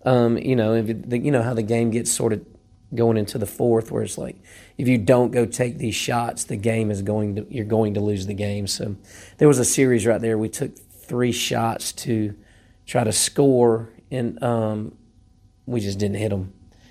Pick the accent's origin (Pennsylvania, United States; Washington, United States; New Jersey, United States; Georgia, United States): Georgia, United States; Atlanta; Well, I grew up in South Atlanta and went to a public school and worked in public school for 15 years